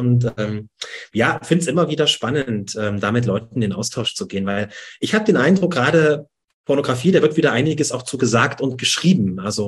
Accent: Saxony, Germany; accent: Saxon; Also ich hier in Dresden, ja. Ich versuche, das Sächsische etwas hinauszutun aus meinem Dialekt und Hochdeutsch zu reden.

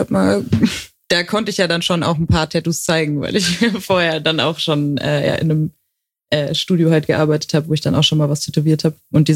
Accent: Hamburg, Germany; now in Frankfurt, Germany; ich bin aus Hamburg, habe dort angefangen zu tätowieren vor etwas mehr als 4 Jahren und bin vor nicht allzu langer Zeit nach Frankfurt gezogen

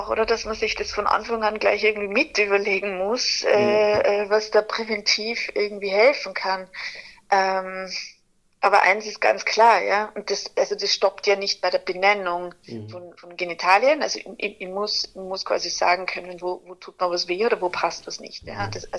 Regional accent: Tyrol, Austria; also ich selber bin ursprünglich aus Tirol, aus dem Tiroler Unterland

